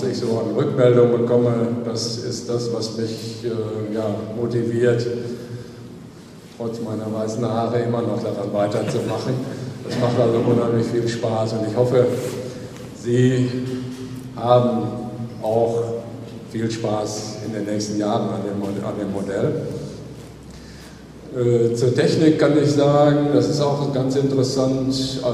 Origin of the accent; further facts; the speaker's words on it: Soest, North Rhine-Westphalia, Germany; ich komme aus Soest in Nordrhein-Westfalen, und da haben wir die Blindenschule für ganz Nordrhein-Westfalen.